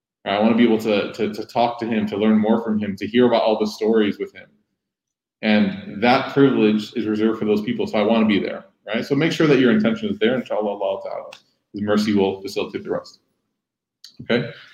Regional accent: Chicago, Illinois, United States; One of my favorite answers to this question is that one of our teachers growing up in Chicago, Sheikh Yihab, he explained to us

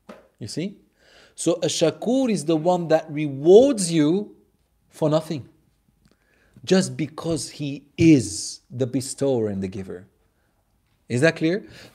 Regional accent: Belgium; But I'm not. I'm from Belgium.

